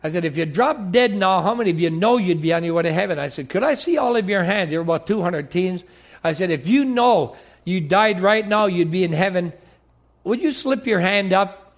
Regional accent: Michigan, United States; It's probably my brogue. I'm from the UP of Michigan. And it's probably my accent.

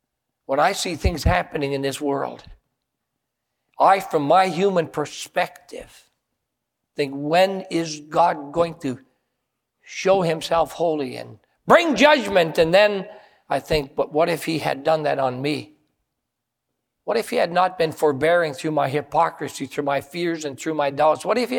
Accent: Copper Harbor, Michigan, United States; I said, up by Copper Harbor.

